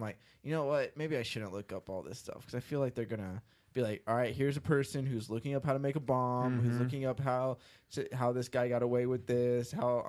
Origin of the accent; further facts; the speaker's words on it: Bel Air, California, United States; That's why I learned when I grew up in Bel Air.